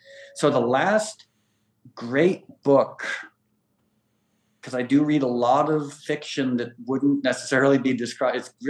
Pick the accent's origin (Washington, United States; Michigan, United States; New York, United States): New York, United States; because I was born in New York. I spent most of my life living in New York, and going back, because I don't live there anymore.